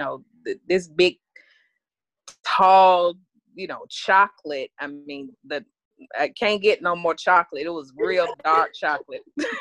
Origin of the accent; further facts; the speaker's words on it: Atlanta, Georgia, United States; I was born and raised in Atlanta. home is where the heart is, although I live in Florida.